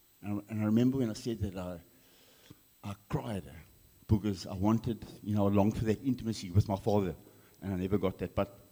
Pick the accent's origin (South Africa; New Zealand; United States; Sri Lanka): South Africa; Cape Town, Western Cape; I grew up in Frederick in Cape Town with my mom and dad and two sisters.